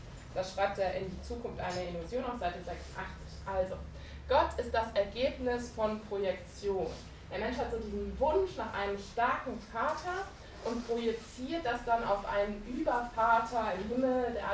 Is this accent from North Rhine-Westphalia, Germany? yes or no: yes; Cologne, North Rhine-Westphalia, Germany; ich komme aus Köln, also ich bin Deutsche.